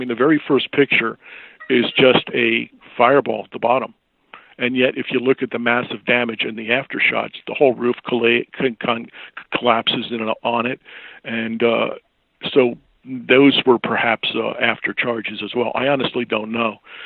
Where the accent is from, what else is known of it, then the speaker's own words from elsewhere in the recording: Green Brook, New Jersey, United States; because I grew up in New Jersey.